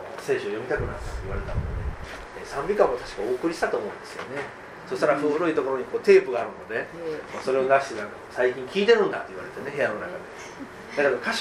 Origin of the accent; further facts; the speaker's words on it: Okayama, Japan; 岡山から来ましたということと、それから牧師ですっていう紹介をしたことでね